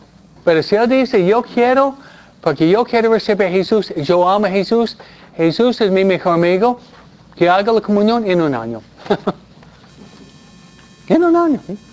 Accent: New York, United States; Yo vengo de Nueva York, ¿no? Cae la nieve, ¿no?

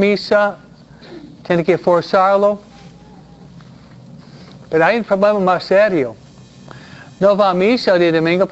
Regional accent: New York, United States; Yo vengo de Nueva York, ¿no? Cae la nieve, ¿no?

